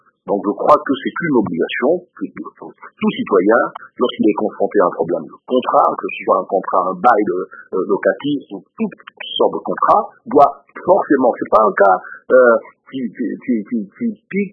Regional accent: DR Congo; Nous sommes des Congolais, vous l'êtes aussi un peu que moi

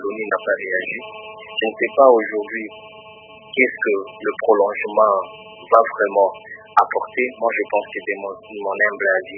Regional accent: DR Congo; Alors, comme chez nous au Congo, il y a plusieurs détracteurs, plusieurs personnes qui ont créé des groupes armés.

